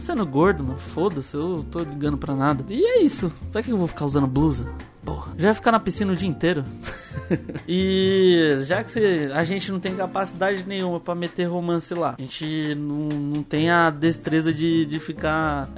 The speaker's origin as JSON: {"language": "Portuguese", "region": "Bahia", "country": "Brazil", "said": "eu que sou da Bahia, velho, eu suo pra caramba, mano."}